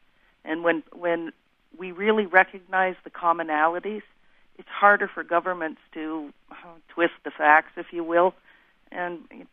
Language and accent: English; Brattleboro, Vermont, United States; I'm from Brattleboro, Vermont.